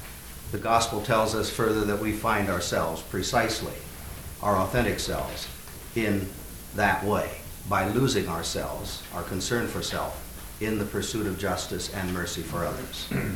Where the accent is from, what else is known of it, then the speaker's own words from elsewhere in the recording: Iowa, United States; the story of a dying man that I heard when I was growing up in Iowa, German Lutheranism